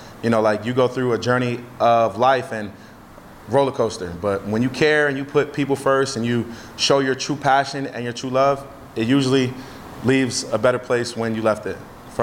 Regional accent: New Jersey, United States; Well, to keep it short, like, I'm from Jersey. So being from Jersey, I went through all four seasons as a kid and as an adult.

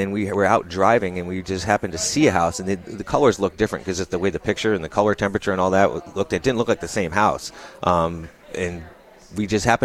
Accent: Albany, New York, United States; I grew up in the Albany area, and that's kind of far away, right? It's not as close as, like, here. It's, like, 2.5 hours.

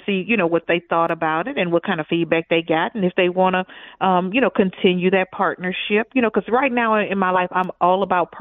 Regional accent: United States; As a black woman growing up in America, he was my first boyfriend, like a lot of black women.

